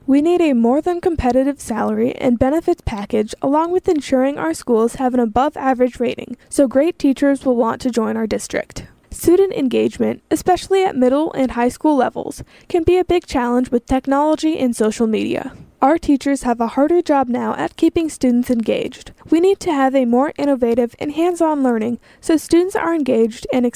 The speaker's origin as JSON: {"language": "English", "town": "Valdez", "region": "Alaska", "country": "United States", "tie": "born or raised there", "said": "I was raised in Valdez and currently have 4 children enrolled in the district."}